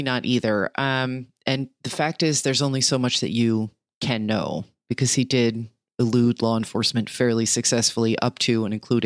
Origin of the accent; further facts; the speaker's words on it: New Jersey, United States; And let's not forget the killing that made my hometown the manslaughter capital of Union County, New Jersey in 2010.